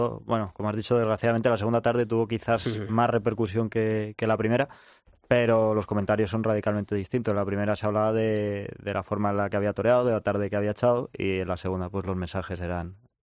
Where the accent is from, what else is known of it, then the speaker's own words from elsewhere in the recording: Madrid, Community of Madrid, Spain; accent: Madrid; aunque mi acento sea totalmente de Madrid, yo he vivido mucho las costumbres de Sevilla por mi familia. Hemos tirado mucho hacia Sevilla, entonces he mamado mucho Sevilla. Pero es verdad que yo he hecho mi vida aquí en Madrid.